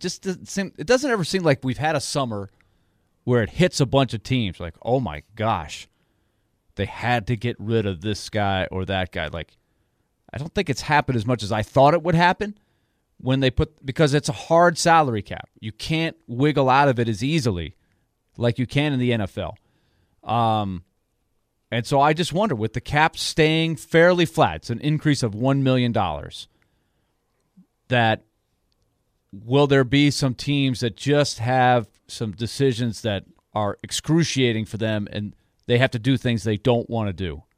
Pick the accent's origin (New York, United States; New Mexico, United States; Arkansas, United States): New York, United States; I grew up in New York. I remember as a kid, the Islanders, when they won four straight and got to the finals the fifth year.